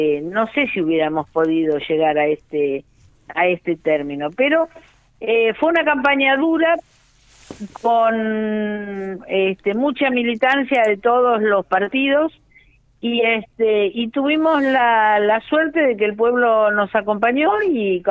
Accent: Maquinchao, Río Negro, Argentina; yo era una médica joven de un pueblo de la línea sur, yo venía, llegué desde Maquinchao, uh-huh. O sea, no es que era de las grandes ciudades rionegrinas

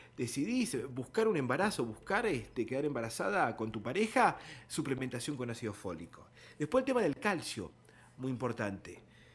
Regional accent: Argentina; como argentinos

